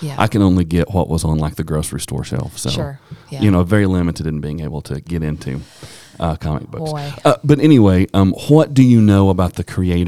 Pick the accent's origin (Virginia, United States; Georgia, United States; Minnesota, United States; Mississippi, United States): Virginia, United States; Pound; growing up in Pound, Virginia, there were some barriers to entry.